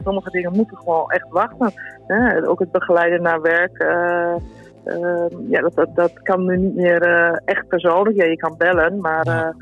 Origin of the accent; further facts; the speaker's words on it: Netherlands; Dus wij staan in feite als degene die moeten begeleiden, maar ook als Nederlander, maar ook, we staan allemaal voor hetzelfde.